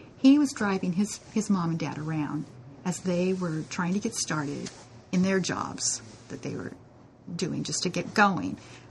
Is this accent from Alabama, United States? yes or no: no; Portland, Oregon, United States; born there; Well, of course, I was born here. I was born in Portland, and so this is home.